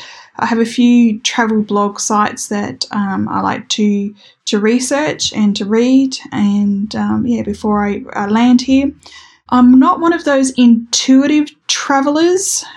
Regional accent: Australia; because being Australian, coming to the UK and to Europe, it's such a long way to come

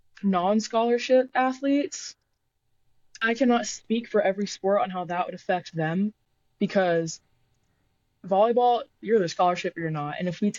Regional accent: Arizona, United States; And I'm from Arizona. I'm a West Coaster for life.

